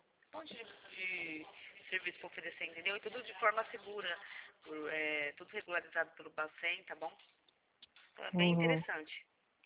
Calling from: Atibaia, São Paulo, Brazil; Eu sou aqui de Atibaia, São Paulo, da Tencrédito.

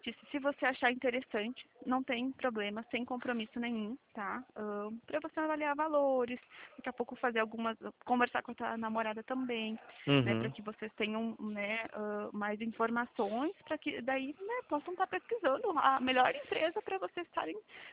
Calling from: Caxias do Sul, Rio Grande do Sul, Brazil; Eu falo de Caxias do Sul, Rio Grande

